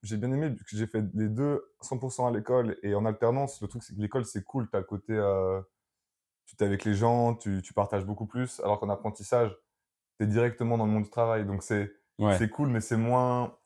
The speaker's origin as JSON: {"language": "French", "region": "Geneva", "country": "Switzerland", "tie": "born or raised there", "said": "Bah moi, je suis suisse du coup."}